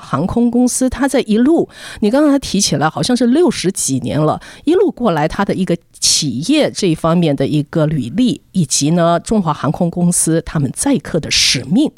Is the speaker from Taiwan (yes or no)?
yes; Taiwan; 自己小时候在台湾的时候呢什么都不知道哦